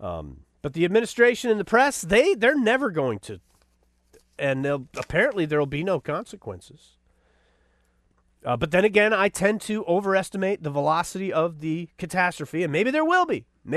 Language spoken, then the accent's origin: English; England, United Kingdom; accent: English; The only reason I quote the guy is so that it can use my funny English accent.